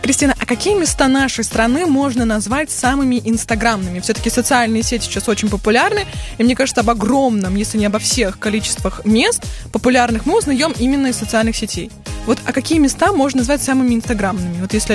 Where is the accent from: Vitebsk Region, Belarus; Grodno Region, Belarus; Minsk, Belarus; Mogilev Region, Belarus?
Minsk, Belarus; я минчанка и живу здесь